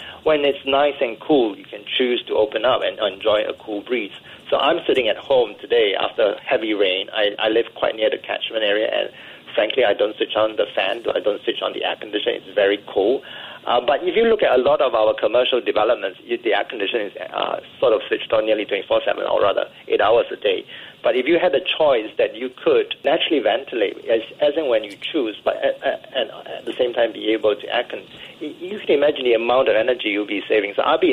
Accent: Singapore; when I came back to Singapore, I'm Singaporean

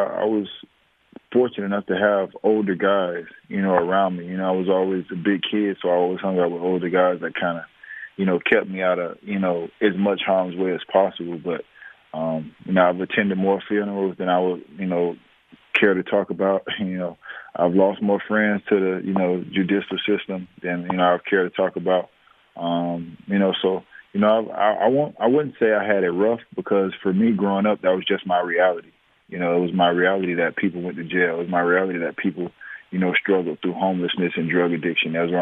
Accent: Miami, Florida, United States; I mean, I tell people all the time, like, you know, when we were growing up, we used to go to a beach, you know, Hollover Beach.

